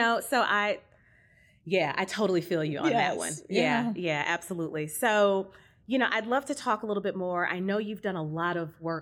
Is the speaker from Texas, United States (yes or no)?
yes; Texas, United States; And I'm from Texas.